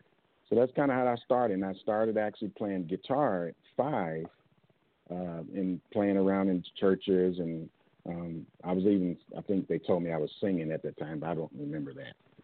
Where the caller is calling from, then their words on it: Maryland, United States; I'm in Maryland suburb, just outside of Washington, D.C., our nation's capital.